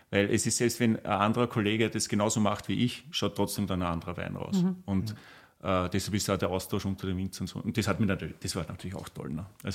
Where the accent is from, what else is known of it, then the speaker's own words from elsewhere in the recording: Rust, Burgenland, Austria; also born or lived in Vienna; ich bin ja in Rust aufgewachsen, ja, geboren bin ich in Wien, aber ist ja wurscht. Mhm. Eigentlich meine Eltern haben in Rust gelebt und leben noch hier.